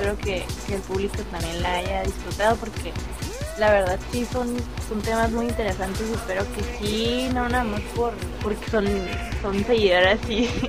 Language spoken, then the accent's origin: Spanish; Tijuana, Baja California, Mexico; de Tijuana York y espero verlos el próximo programa